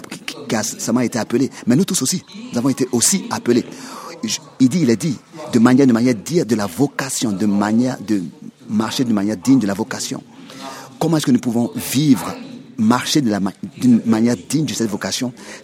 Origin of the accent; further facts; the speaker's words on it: Switzerland; je peux le dire en tant que Suisse